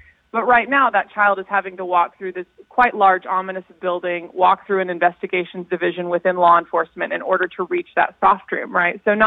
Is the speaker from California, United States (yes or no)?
yes; California, United States; Again, I was an uneducated, I was a Californian that didn't know about it. I'm not from Oregon.